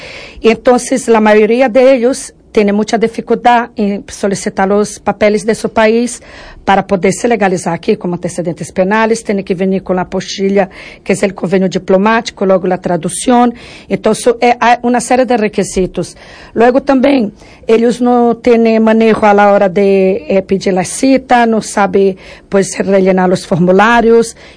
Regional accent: Maranhão, Brazil; Spanish is a second language; now in Spain; Yo soy de Brasil, de una ciudad del norte que se llama Maranhão.

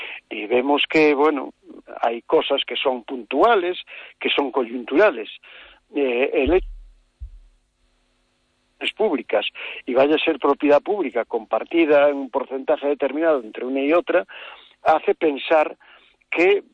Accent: Vigo, Galicia, Spain; born there; a los que nacimos en Vigo

